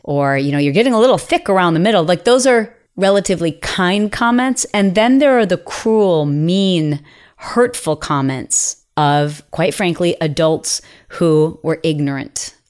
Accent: Midwest, United States; we grew up in the Midwest.

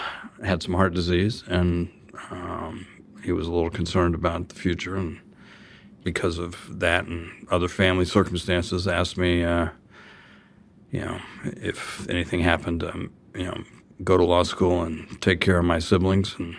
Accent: Kansas, United States; I loved growing up in Kansas.

